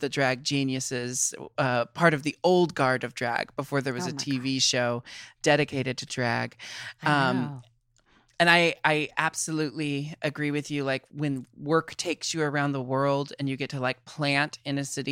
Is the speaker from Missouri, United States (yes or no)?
no; Portland, Oregon, United States; I was born and raised in Portland and I live mm-hmm. in Portland, Oregon again.